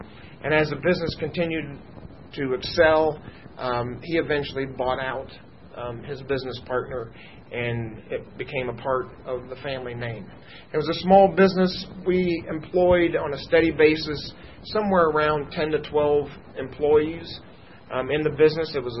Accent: United States; And we had a very nice family, a good average family that was growing up in the United States at the time.

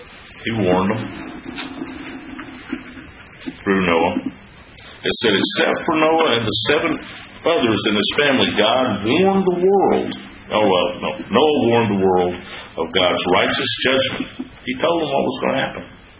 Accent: Southern United States, United States; poor English, but hey, I'm a Southerner, might as well fit the stereotype

